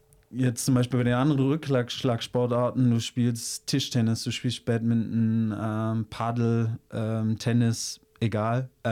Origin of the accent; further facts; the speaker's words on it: Tettnang, Baden-Württemberg, Germany; Also, ich komme aus Tettnang, ist bei Friedrichshafen, Bodensee-Gegend.